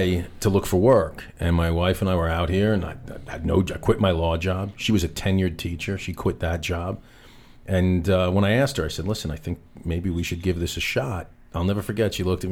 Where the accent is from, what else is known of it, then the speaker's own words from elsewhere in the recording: New York, United States; And where I grew up in New York, you know, everyone talks like that.